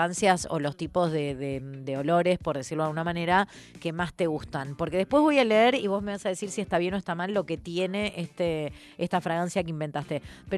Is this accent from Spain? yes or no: no; Quilmes, Buenos Aires Province, Argentina; Yo soy oriunda de Quilmes, lo cual ya me hace quererlo de alguna manera.